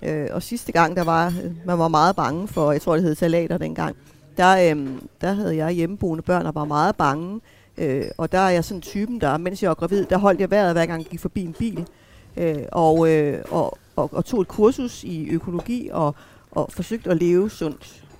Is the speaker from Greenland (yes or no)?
yes; Greenland; now in Denmark; jeg kender rigtig meget fra mit hjemland. Min far bor selv foran uranminen, som vi kalder det i Grønland